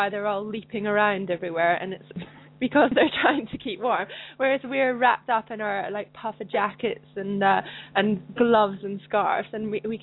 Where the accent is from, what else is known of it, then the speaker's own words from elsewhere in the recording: Scotland, United Kingdom; I'm from Scotland, where when we get snowfall, we get proper snowfall.